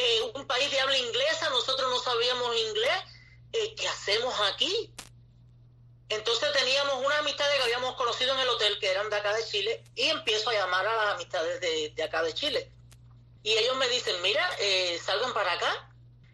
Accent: Cuba; moved away as an adult; Yo salí de Cuba y no sabía que venía para esto, yo estoy expulsado de mi país.

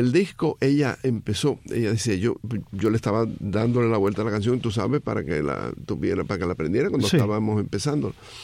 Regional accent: Cienfuegos, Cuba; Nací en Cienfuegos, me crié siempre en Cienfuegos.

